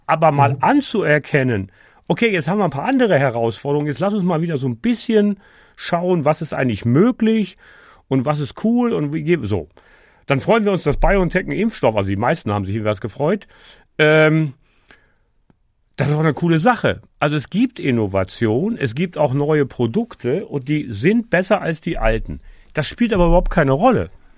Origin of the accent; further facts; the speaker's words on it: Dormagen, North Rhine-Westphalia, Germany; Ich bin groß geworden in Dormagen am Rhein